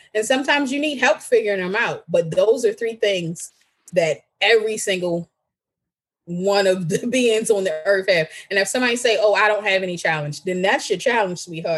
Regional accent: Baltimore, Maryland, United States; I love seafood. I'm from Baltimore. Born and raised, we can eat seafood every day, all day.

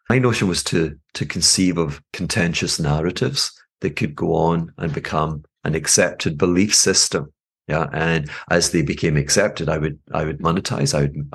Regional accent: Glasgow, Scotland, United Kingdom; But I was born in Glasgow. I was born under very, very modest circumstances, lived in a, if you will, the Americans would call it a project. It was violent. Our family were kind of not accepted.

